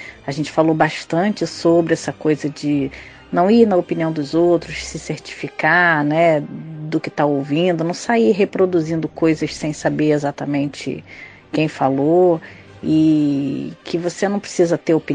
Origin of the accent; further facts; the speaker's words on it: Rio de Janeiro, Brazil; now in Espírito Santo, Brazil; Eu sou do Rio de Janeiro, mas moro no Espírito Santo